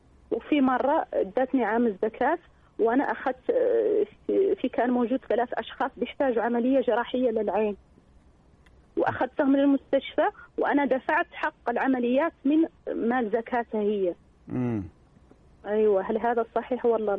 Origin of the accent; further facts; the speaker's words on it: Algeria; مثلا أنا في بلدي الجزائر بديه بالدينار